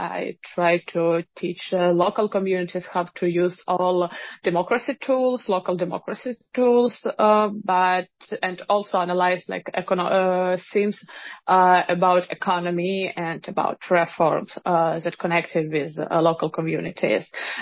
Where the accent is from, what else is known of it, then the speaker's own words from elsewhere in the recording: Eastern Ukraine, Ukraine; English is a second language; moved away; I'm from Eastern Ukraine, it was 10 years ago, a very dangerous part of Ukraine, and still even more dangerous for now.